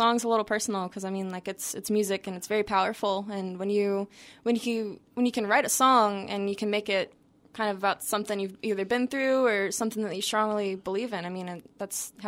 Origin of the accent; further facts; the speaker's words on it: Luray, Virginia, United States; It's more kind of central. I'm from Luray